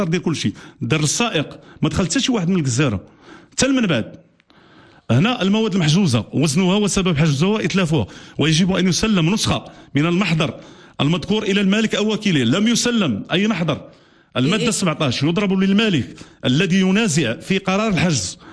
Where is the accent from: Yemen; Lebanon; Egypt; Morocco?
Morocco; كاننا احنا ماشي مغاربه